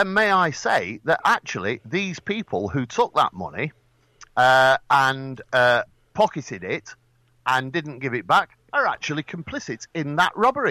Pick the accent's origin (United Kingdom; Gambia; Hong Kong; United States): United Kingdom; Manchester, North West England; I'm a Mancunian!